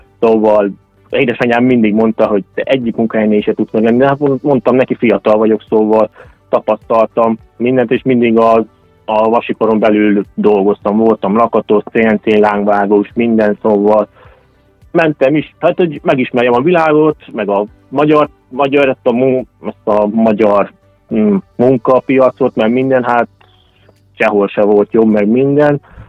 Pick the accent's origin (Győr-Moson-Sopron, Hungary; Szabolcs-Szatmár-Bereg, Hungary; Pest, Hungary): Szabolcs-Szatmár-Bereg, Hungary; én Szabolcs-Szakmár Bereg megyéből származom, Nyíregyháza mellett